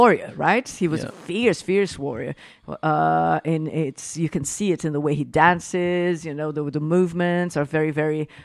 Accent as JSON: {"language": "English", "region": "Rio de Janeiro", "country": "Brazil", "second_language": "English", "said": "maybe because we are from Rio, we hear more about"}